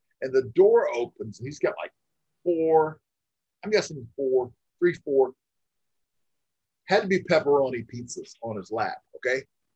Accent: Florida, United States; now in Arizona, United States; And I'm from Florida. I live in Arizona for the last 20 years or so. But at the time growing up in Florida, they would come through my hometown

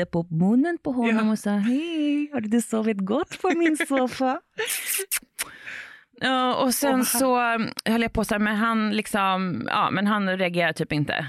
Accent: Västra Götaland County, Sweden; som jag är från Västergötland, så vi tar en näve nötter.

